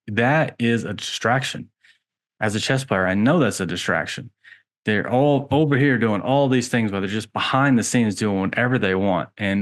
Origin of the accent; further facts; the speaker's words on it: Georgia, United States; And I'm a man from Georgia, and I have personally been to the Georgia Guidestones a couple times.